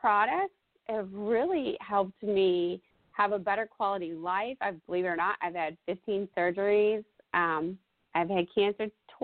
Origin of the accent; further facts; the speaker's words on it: Chicago, Illinois, United States; now in Wilmington, United States; And originally from Chicago, suburbs of Chicago.